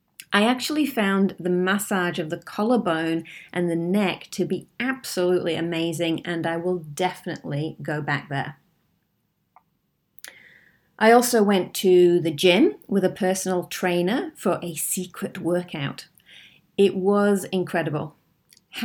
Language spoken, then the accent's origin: English; United Kingdom; I'm British, so I do know about tea